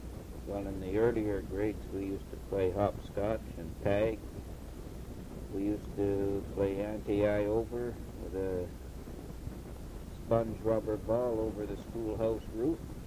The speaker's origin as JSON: {"language": "English", "town": "Bella Coola", "region": "British Columbia", "country": "Canada", "tie": "born or raised there", "also_born_or_lived": "Vancouver Island", "said": "we were moved to Bella Coola. And our grandparents raised us. And that's where I attended all my school years."}